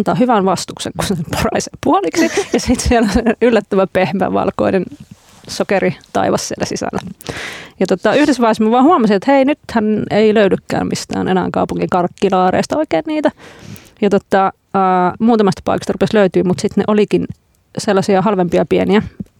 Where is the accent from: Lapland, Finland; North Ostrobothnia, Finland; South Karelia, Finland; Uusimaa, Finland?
South Karelia, Finland; Lappeenranta; born there; mä synnyin myös Lappeenrannassa